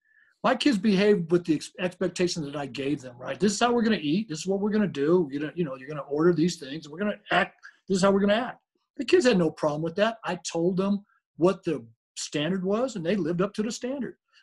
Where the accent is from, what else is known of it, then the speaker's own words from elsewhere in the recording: San Diego, California, United States; I play with my buddies I grew up with in San Diego home